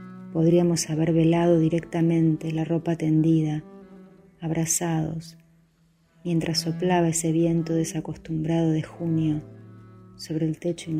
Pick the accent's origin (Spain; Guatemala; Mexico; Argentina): Argentina; Rosario, Santa Fe; moved away as an adult; also born or lived in Caracas; now in Buenos Aires, Argentina; mientras me fui de mi ciudad natal, Rosario, a Buenos Aires y luego a Caracas, mientras tuve hijos, mientras regresé a Buenos Aires